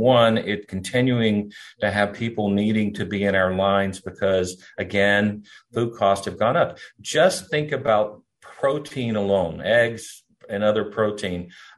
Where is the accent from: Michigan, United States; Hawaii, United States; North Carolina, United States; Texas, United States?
North Carolina, United States; I am a native North Carolinian. I grew up here in Wayne County and Duplin County.